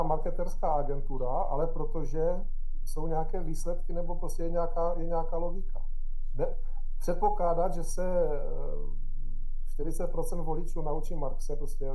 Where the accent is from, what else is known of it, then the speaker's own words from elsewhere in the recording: Ostrava, Moravian-Silesian Region, Czechia; Já teda jsem Ostravák, ale žiju tady na Valachách